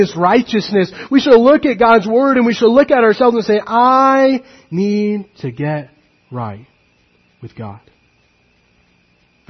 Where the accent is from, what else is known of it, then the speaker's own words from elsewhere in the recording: California, United States; I grew up in California, and if you know anything about California, it's well known for the wildfires